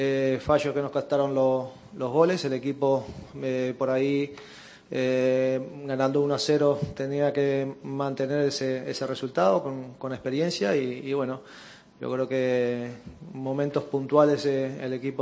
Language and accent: Spanish; Málaga, Andalusia, Spain; soy de Málaga